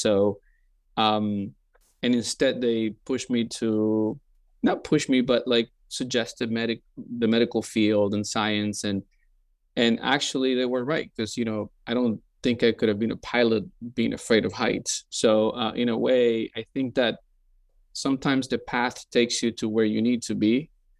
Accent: Cartagena, Bolívar, Colombia; So I'm from Colombia, not Colombia, the University of Colombia, the country, which has been mistaken a couple times, and the city is Cartagena.

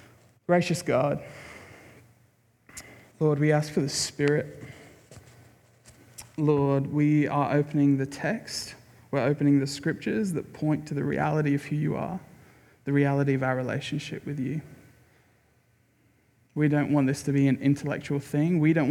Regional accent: United Kingdom; I'm British, so we just wouldn't say anything.

